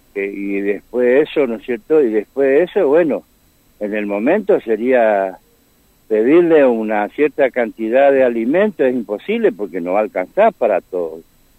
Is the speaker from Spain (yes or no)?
no; Chaco, Argentina; nosotros acá, que yo soy de parte de la Sargento Cabral, sí.